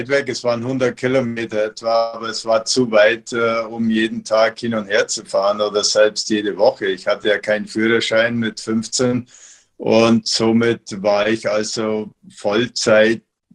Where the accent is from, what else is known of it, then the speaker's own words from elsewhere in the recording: Augsburg, Bavaria, Germany; Ich bin ja in Augsburg aufgewachsen, in der Nähe von Augsburg.